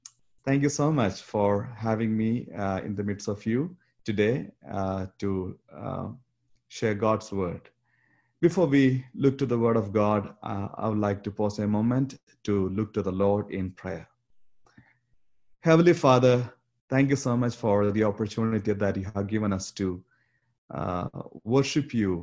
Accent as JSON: {"language": "English", "region": "Kerala", "country": "India", "lives_now": "United States", "said": "I'm actually from Kerala."}